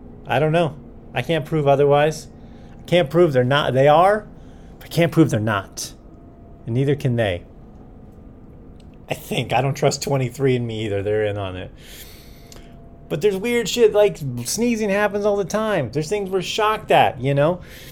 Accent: United States; I usually don't read it because, you know, I'm American.

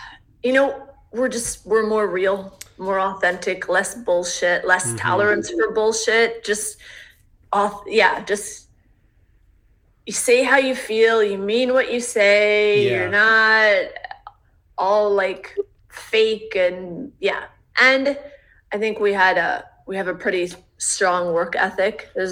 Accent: Michigan, United States; Again, I will say the only reason I mentioned Detroit is because if I said Northville or if I said Macomb Township, people would be like

